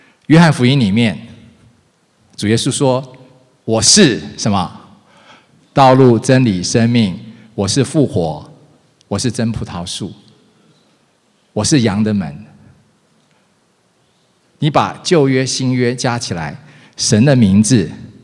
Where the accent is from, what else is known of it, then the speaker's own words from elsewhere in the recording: Taiwan; 在我是台湾出生长大，那我后来信主之后